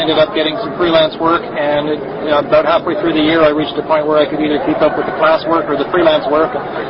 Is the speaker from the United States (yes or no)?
no; Canada; Background's easier, I suppose. I'm Canadian.